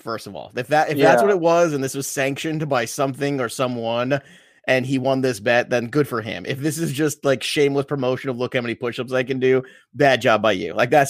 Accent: Brooklyn, New York, United States; I could talk all day. I'm an Italian from Brooklyn. If I can't talk all day, then all hope is lost.

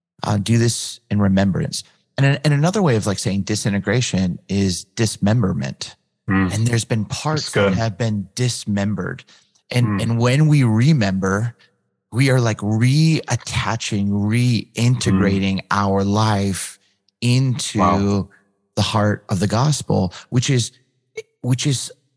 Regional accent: West Coast, United States; maybe because I grew up on the West Coast.

